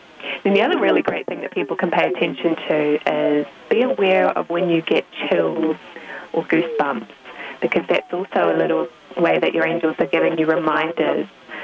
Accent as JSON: {"language": "English", "country": "New Zealand", "also_born_or_lived": "United Kingdom", "moved": "as an adult", "lives_now": "United States", "said": "I first left my home country of New Zealand, and I lived in the UK first, and then I moved to the United States"}